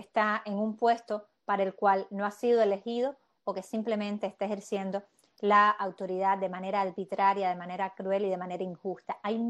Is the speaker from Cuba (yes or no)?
yes; Cuba